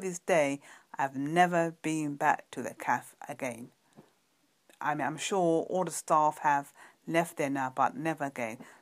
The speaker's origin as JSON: {"language": "English", "region": "London", "country": "United Kingdom", "said": "from London, UK."}